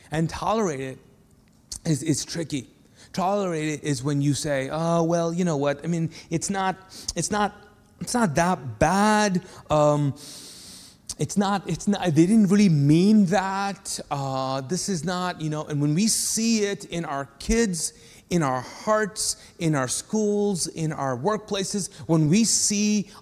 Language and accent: English; Pakistan; But my problem is that I'm Pakistani, number one. And I have an Arab background. And I grew up Muslim.